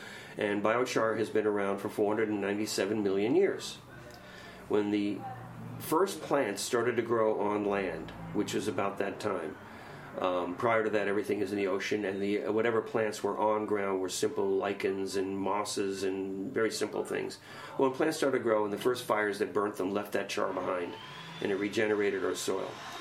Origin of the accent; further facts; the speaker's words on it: New York, United States; And see, because I come from New York, so we got to build up.